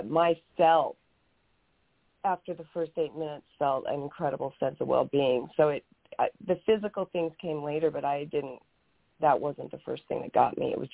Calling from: Camp Verde, Arizona, United States; I'm coming from Camp Verde, Arizona, which is just south of Sedona.

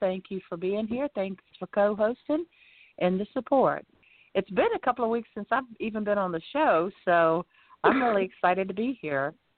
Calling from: Lighthouse Point, Florida, United States

